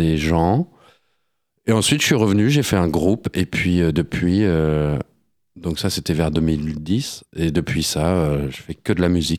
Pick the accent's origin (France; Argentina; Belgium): France; Lille, Hauts-de-France; moved away as an adult; j'ai 35 ans, je suis né à Lille, j'ai grandi à Lille, j'y ai vécu jusqu'à mes 19 ans, 18 ans.